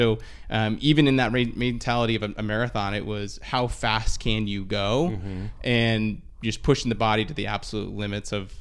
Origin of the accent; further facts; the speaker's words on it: California, United States; I grew up in Orange County, so okay. Southern California. I came to Chico for college.